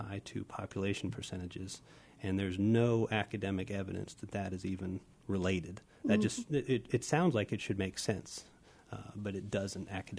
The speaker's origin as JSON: {"language": "English", "town": "Miami", "region": "Florida", "country": "United States", "tie": "born or raised there", "said": "So I grew up in Miami in the 80s and 90s."}